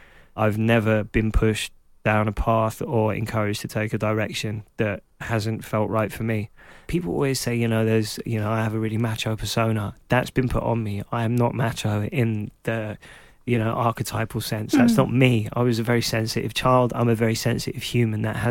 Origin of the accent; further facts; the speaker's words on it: Clapton, London, United Kingdom; because I was growing up in Clapton, in Hackney, when it wasn't full of people with beards and New Balance trainers and £3.50 coffees